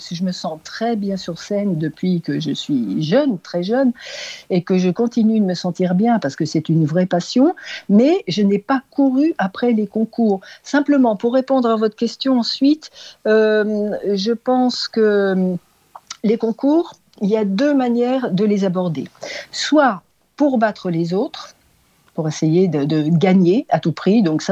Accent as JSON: {"language": "French", "town": "Le Creusot", "region": "Bourgogne-Franche-Comté", "country": "France", "tie": "born or raised there", "also_born_or_lived": "Blanzy / Montceau-les-Mines", "said": "Moi, je suis née au Creusot. Ma famille habitait à Blanzy, puis à Monceau aussi un peu."}